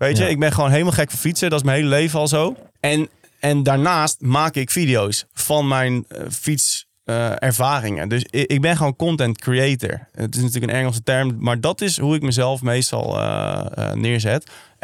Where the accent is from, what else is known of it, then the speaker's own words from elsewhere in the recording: Baarn, Utrecht, Netherlands; ik kom uit Baarn. Dat was echt letterlijk mijn oude thuis.